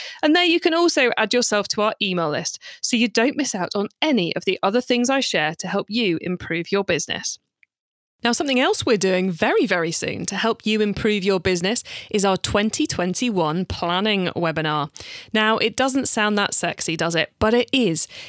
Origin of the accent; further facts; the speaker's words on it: United Kingdom; because I'm British, we're spelling optimizing with an S, not